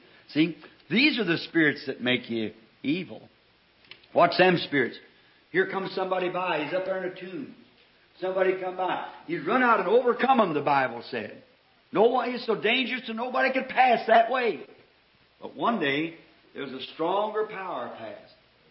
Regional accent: Kentucky, United States; call me a corncracker, because I was from Kentucky, you know.

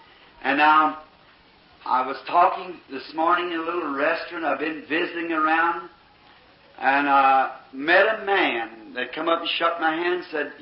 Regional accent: Kentucky, United States; born there; I am a Southerner by being born in Kentucky

